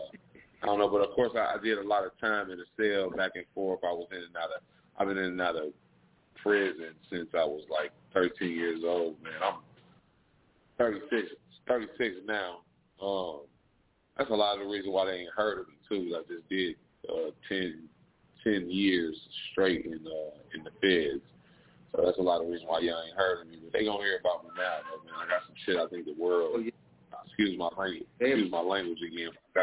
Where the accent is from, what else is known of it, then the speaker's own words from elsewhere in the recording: Minneapolis, Minnesota, United States; also born or lived in St. Paul; I'm from Minneapolis, Minnesota, man. I grew up in St. Paul until I was about 12, and then South side, and you know, the rest of my life on the south side.